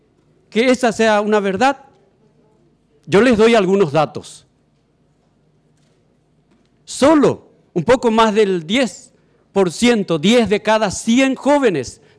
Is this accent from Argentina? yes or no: no; Paraguay; una alerta y una preocupación profunda que siento como paraguayo y por una realidad que vive nuestra patria.